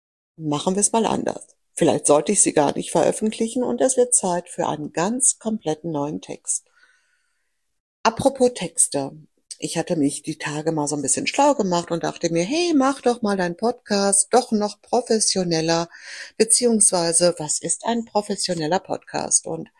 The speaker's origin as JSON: {"language": "German", "country": "Greece", "tie": "born there", "second_language": "German", "said": "denn ich bin gebürtige Griechin und ich habe mich nicht keinen deutschen Ausweis, keinen deutschen Pass. Ich empfand das auch nie als notwendig, denn ich spreche die Sprache perfekt"}